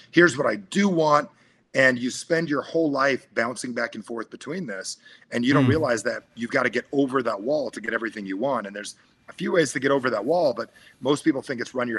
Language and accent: English; New Jersey, United States; I'm from Jersey, so when we used to...